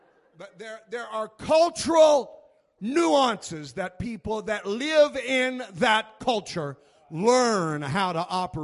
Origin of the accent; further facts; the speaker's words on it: Pasadena, California, United States; my culture is from the metro culture. I was born in L.A. I was born in Pasadena, which is East L.A. And there's a culture in L.A.